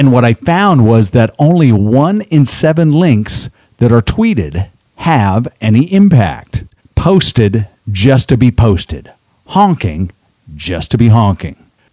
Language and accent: English; Texas, United States; I grew up in the Texas school systems, okay? And paddling was just the way it was.